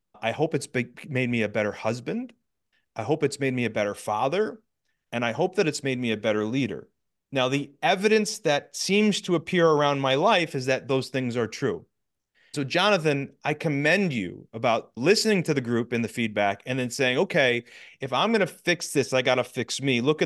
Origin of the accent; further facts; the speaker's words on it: Scranton, Pennsylvania, United States; And I was raised in Scranton, Pennsylvania, where counseling was beer.